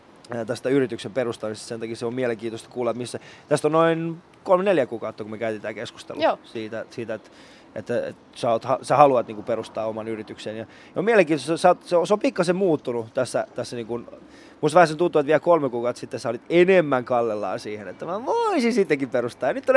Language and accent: Finnish; Korso, Uusimaa, Finland; minä olen Korsosta ja minä tulen suojelemaan korsolaisia enkeleitä